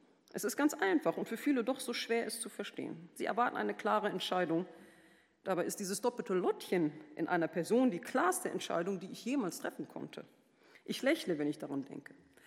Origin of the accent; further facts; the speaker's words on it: Germany; also born or lived in Syria; meine Kindheit und Jugend in Syrien und in Deutschland, ich war also eigentlich immer in den Sommerferien in Syrien